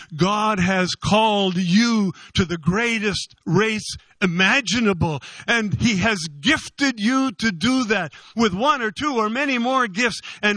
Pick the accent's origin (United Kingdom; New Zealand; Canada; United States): Canada; Red Lake, Ontario; When I was a little boy growing up in Red Lake